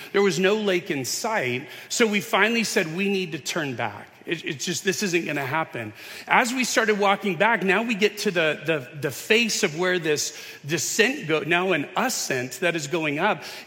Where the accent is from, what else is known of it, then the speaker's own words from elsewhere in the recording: Yucaipa, California, United States; Joanna and I grew up in Yucaipa, so it was the San Bernardino Mountains up above.